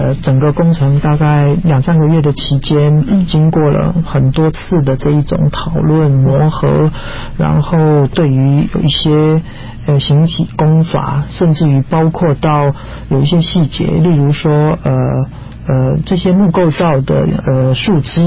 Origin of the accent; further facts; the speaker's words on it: Taiwan; 我们来理解我们台湾人、台湾的祖先是什么